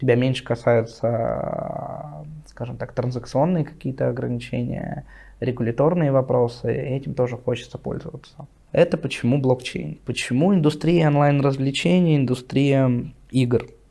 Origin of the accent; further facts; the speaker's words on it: Russia; born there; я родился в Советском Союзе, в России.